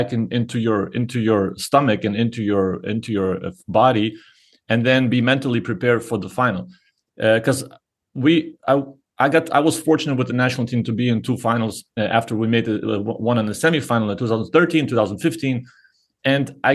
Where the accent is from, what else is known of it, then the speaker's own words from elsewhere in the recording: Germany; and I grew up in Germany in a soccer country